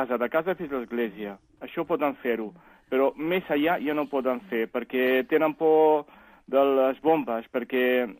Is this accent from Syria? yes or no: yes; Aleppo, Aleppo Governorate, Syria; jo sóc d'Alep, és una ciutat al nord de Síria, està a prop a la frontera amb Turquia. Alep és la capital, diguem-ne, econòmica del país de Síria.